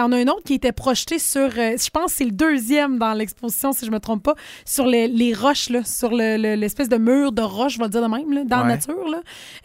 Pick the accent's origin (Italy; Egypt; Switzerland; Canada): Canada; Quebec